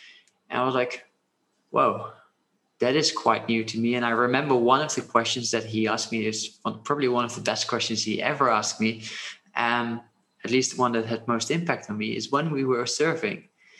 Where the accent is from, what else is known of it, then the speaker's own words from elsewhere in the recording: Amsterdam, North Holland, Netherlands; English is a second language; also born or lived in London / Barcelona / Cape Town; I'm from the Netherlands, from Amsterdam.